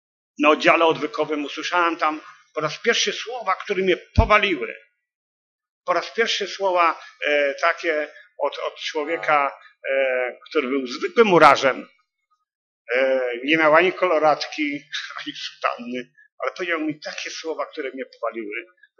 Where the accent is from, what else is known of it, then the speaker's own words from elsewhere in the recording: Kutno, Łódź Voivodeship, Poland; pochodzę z Kutna, mam 64 lata.